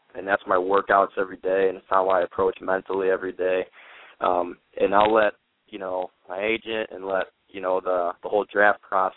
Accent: Chicago, Illinois, United States; Well, I'm from the Chicagoland area, so it'd be the Chicago Bears.

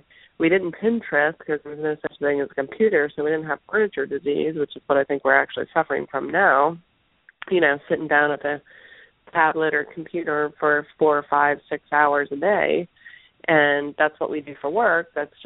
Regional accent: the South, United States; And I grew up in the South, and everything was Crisco.

